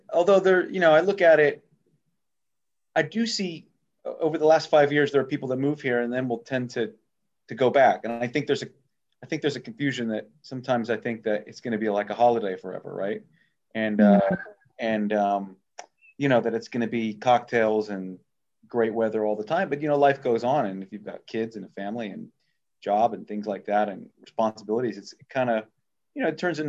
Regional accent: Arizona, United States; moved away as an adult; also born or lived in London, United Kingdom; now in Mallorca, Spain; So yeah, I've lived here for 5 years now. I'm originally from the States. I'm from Arizona.

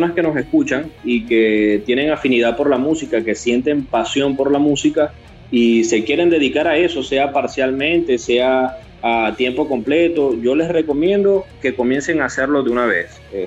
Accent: Maracaibo, Zulia, Venezuela; estamos muy orgullosos de decir que somos de Venezuela, que somos del estado Zulia y que somos de Maracaibo.

